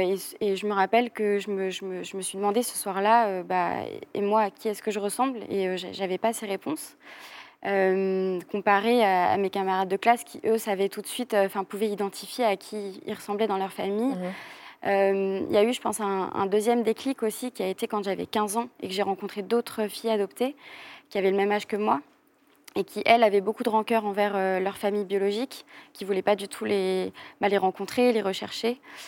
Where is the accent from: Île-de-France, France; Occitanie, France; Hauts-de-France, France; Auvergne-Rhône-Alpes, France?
Île-de-France, France; Paris; On a grandi un peu à Paris, un peu à la campagne.